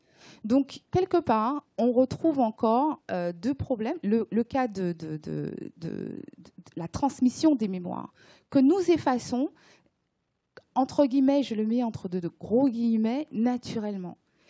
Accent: Martinique, France; des fois, je peux dire je suis française, je suis martiniquaise

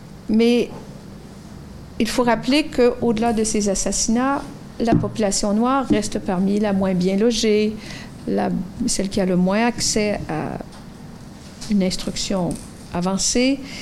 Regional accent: Quebec, Canada; la Québécoise que je suis, en certaines circonstances, va répondre, bien sûr que je suis canadienne.

